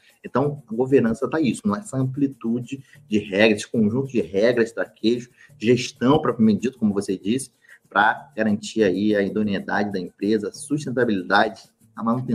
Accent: Rio de Janeiro, Brazil; Eu, como bom carioca, gosto muito de conversar

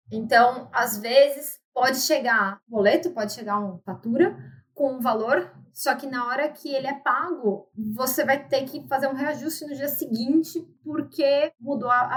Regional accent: São Bernardo do Campo, São Paulo, Brazil; moved away as an adult; Gente, eu sou de São Bernardo, a gente recebe o folhetinho da dengue.

